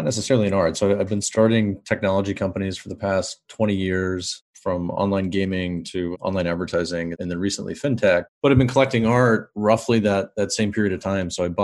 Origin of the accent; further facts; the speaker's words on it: Kansas City, United States; I grew up in Kansas City, so the closest mountain to us was actually Vail.